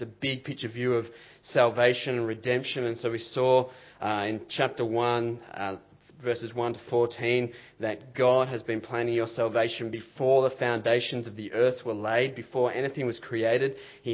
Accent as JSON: {"language": "English", "town": "Diamond Creek", "region": "Victoria", "country": "Australia", "said": "Yous. I'm from Diamond Creek, so I can get away with it. If yous are new or... I like it. If you're new"}